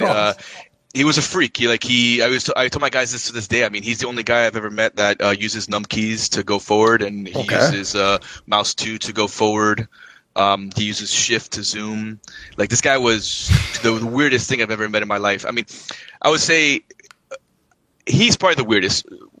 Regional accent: Miami, Florida, United States; You know, he's like from middle America and I'm from Miami, Hispanic from Miami, so we're so different.

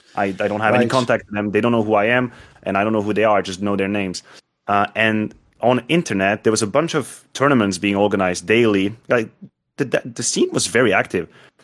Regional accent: Switzerland; And I had a decent German basis because I come from Switzerland and, you know, German is very present in Switzerland.

